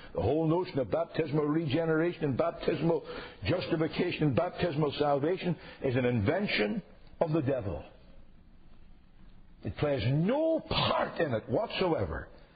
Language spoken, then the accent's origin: English; Northern Ireland, United Kingdom; Among the people I grew up with in Northern Ireland